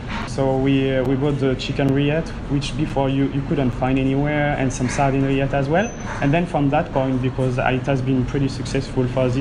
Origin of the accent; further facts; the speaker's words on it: Bourgogne-Franche-Comté, France; now in Australia; And as we are from Burgundy, we didn't want to miss the vineyard when we first arrived.